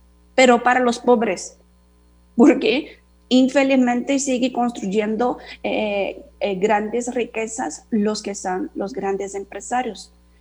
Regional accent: Brazil; moved away; also born or lived in Honduras; siempre digo que soy una brasileña catracha.

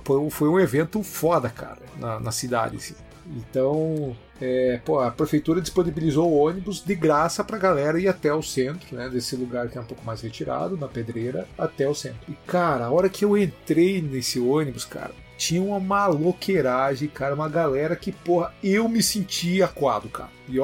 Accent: União da Vitória, Paraná, Brazil; now in Curitiba, Brazil; Tinha acabado de vir pra Curitiba e morar aqui sozinho, né? E aí eu tinha vários amigos lá da minha cidade, de União da Vitória.

